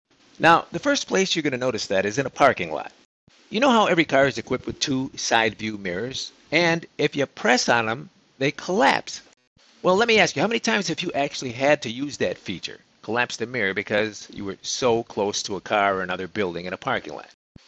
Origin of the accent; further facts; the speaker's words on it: Canada; I'm Canadian